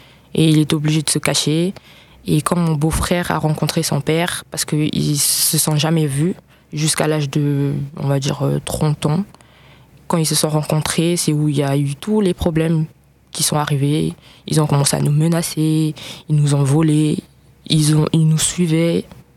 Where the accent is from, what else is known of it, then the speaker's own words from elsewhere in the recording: Republic of the Congo; now in Belgium; j'ai 17 ans et je viens du Congo-Brazzaville et je suis venue demander la protection en Belgique.